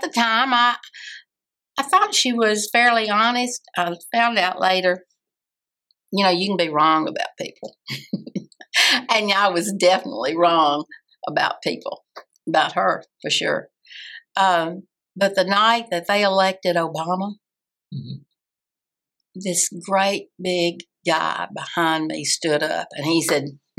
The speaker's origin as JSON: {"language": "English", "region": "Tennessee", "country": "United States", "tie": "born there", "said": "I was born in Crockett County. My dad was the sheriff in Crockett County."}